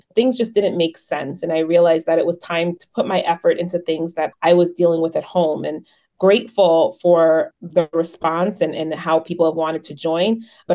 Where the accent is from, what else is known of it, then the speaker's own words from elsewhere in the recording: Florida, United States; moved away as an adult; now in Michigan, United States; I met my husband on a minimum wage campaign in Florida, my home state, and he convinced me to move to this place that is not always very warm.